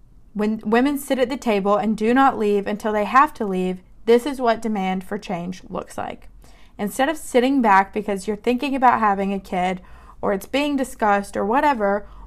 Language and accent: English; Alabama, United States; Or if you're from my home state, Alabama, I'm hoping to get some people together, volunteers, to write these letters in Alabama.